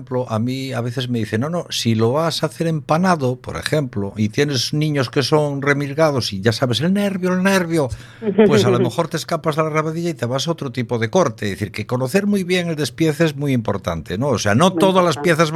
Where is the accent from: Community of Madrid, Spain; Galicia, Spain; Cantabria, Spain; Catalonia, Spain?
Galicia, Spain; Lugo; yo, por ejemplo, recuerdo que en mi tierra, en Lugo, le llamaban rabadilla lo que aquí en el sur le llaman croca